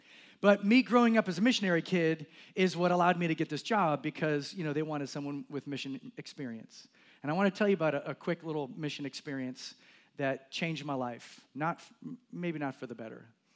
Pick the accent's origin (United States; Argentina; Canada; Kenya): Kenya; born there; I was born in Africa. I was born in Kenya, a missionary kid.